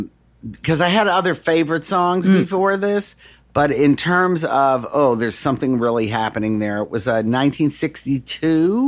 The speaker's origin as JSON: {"language": "English", "town": "Detroit", "region": "Michigan", "country": "United States", "tie": "born or raised there", "said": "Music in Detroit saved me. My mom passed away when I was pretty young."}